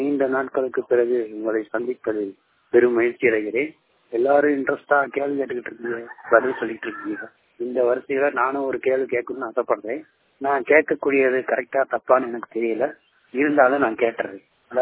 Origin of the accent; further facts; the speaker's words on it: Tamil Nadu, India; நான் விருதுநகர் மாவட்டத்தைச் சேர்ந்தவன். நான் ஒரு முழு கண் பார்வையற்ற மாற்றுத்திறனாளி.